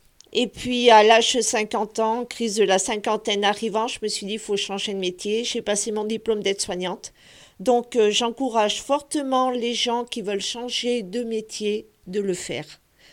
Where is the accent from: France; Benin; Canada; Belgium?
France; Voiron, Auvergne-Rhône-Alpes; Je suis née à Voiron.